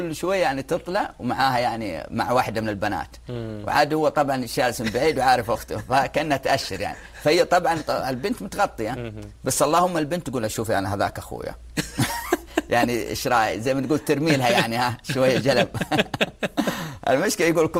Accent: Jeddah, Makkah Province, Saudi Arabia; يعني موثوقة عندنا في جدة وفي غيرها يعني من المدن

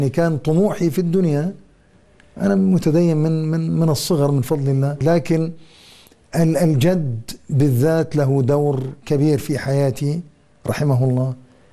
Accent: Palestine; رجع إلى فلسطين، تزوج من بلدتنا، والدتي من أصول من بيت المصري.

